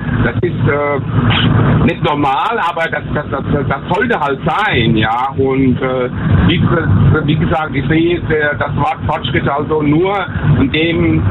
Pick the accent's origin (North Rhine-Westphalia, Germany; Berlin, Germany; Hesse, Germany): Hesse, Germany; Limburg an der Lahn; born there; Ich komme aus Limburg an der Lahn.